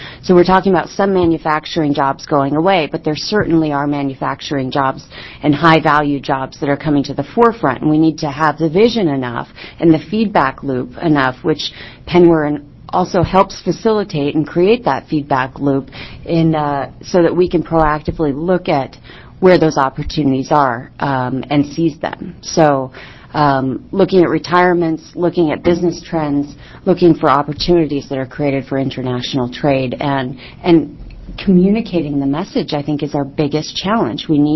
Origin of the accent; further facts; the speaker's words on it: Canada; Being Canadian, I respect you very much.